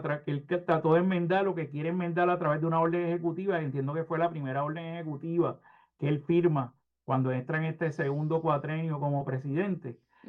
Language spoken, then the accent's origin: Spanish; United States; born there; a mí me trajeron y pues nací en los Estados Unidos